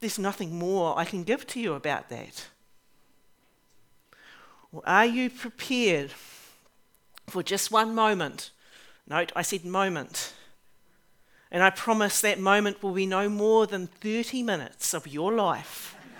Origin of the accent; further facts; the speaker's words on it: England, United Kingdom; King James I, because I am English.